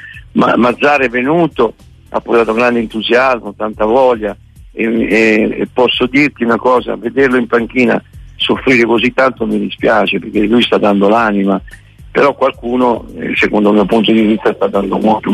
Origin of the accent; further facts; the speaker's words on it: Campania, Italy; Poi io sono un campano.